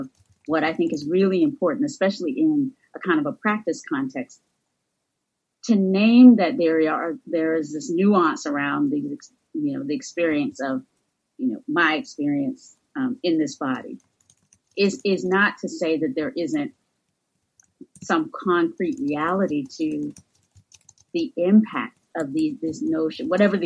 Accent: Southern United States, United States; accent: Southern US; in growing up in the United States, you know, and when I speak, you can hear not just the United States, but like the southern part of the United States.

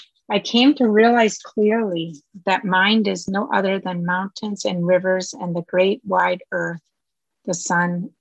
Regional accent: Minnesota, United States; So I'm from Minnesota, really connect with this.

